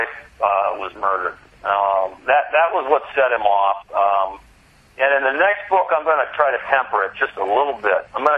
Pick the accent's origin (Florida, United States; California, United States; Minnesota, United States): Minnesota, United States; Minneapolis; And in my hometown of, you know, Minneapolis, St. Paul, I get recognized.